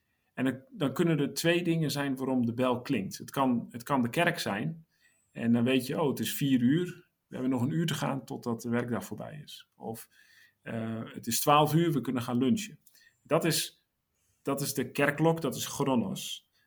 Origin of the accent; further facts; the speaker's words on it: Netherlands; dat wij in Nederland, als Nederlanders, in onze cultuur van West-Europa, eigenlijk best wel kairos kennen.